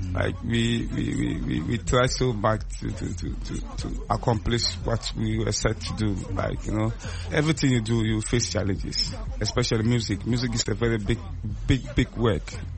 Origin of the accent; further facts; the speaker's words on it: Tamale, Northern Region, Ghana; Yes, I was born and raised in Tamale, Zobele to be precise. I'm a rapper, so I do hip life music. I rap in Dagbani and English.